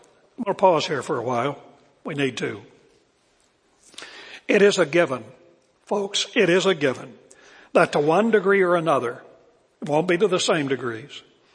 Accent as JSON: {"language": "English", "region": "West Virginia", "country": "United States", "said": "I was a hillbilly from West Virginia, so I was late a morning compared to most of you. But it was coming out to Dallas from West Virginia in 1970."}